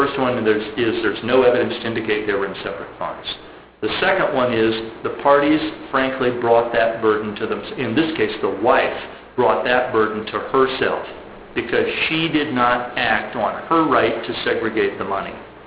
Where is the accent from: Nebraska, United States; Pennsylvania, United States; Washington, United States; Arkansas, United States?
Nebraska, United States; Coleridge; If that money is all in XYZ State Bank of Coleridge, my hometown, in an interest-bearing account